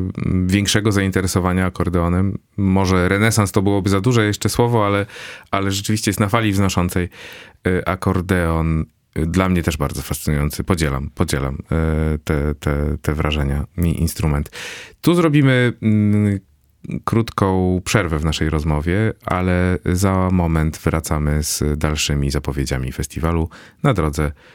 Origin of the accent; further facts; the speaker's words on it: Silesian Voivodeship, Poland; Tak, ja jestem ze Śląska